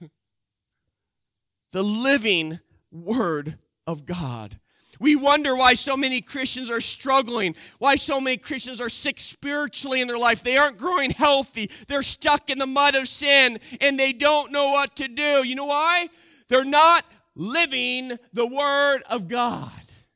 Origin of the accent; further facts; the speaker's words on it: United States; It's like, I think it's an American thing, because I'm American.